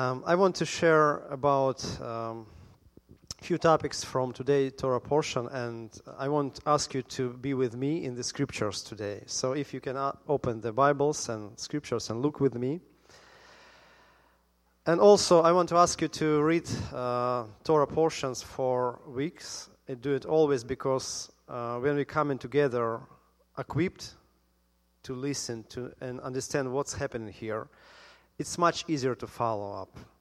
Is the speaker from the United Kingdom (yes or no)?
no; Ukraine; English is a second language; moved away; I came from Ukraine, so I had more experience about it. We had times with no water for a long time.